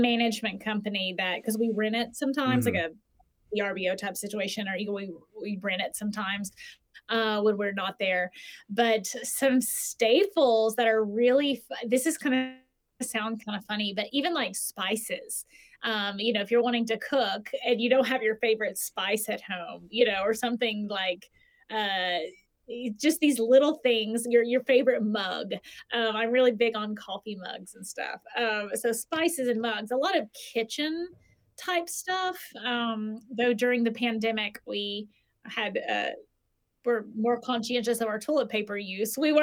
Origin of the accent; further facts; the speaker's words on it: Tennessee, United States; I always say I'm from Tennessee, but I don't necessarily think like I'm from Tennessee